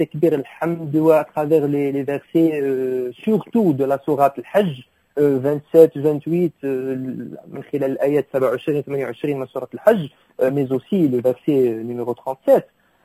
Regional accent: Fes, Fès-Meknès, Morocco; انا فاسي ما عندناش هذه الاعتبارات هنا

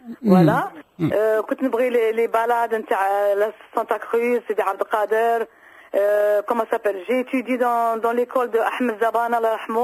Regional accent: Oran, Oran Province, Algeria; je suis née à Oran, j'ai grandi à Oran. J'ai des bons souvenirs des endroits et tout.

